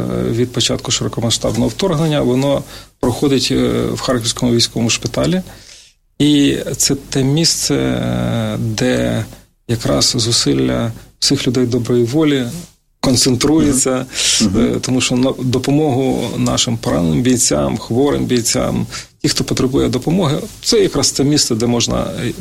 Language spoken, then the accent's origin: Ukrainian; Poltava Oblast, Ukraine; now in Kharkiv, Ukraine; Я сам з Полтавщини. І вже 30 років я в Харкові і вважаю себе харків'янином.